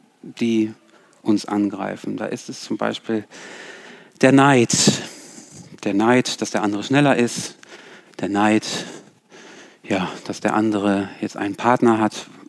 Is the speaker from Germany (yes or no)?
yes; Germany; ich bin hier auch aufgewachsen in Deutschland.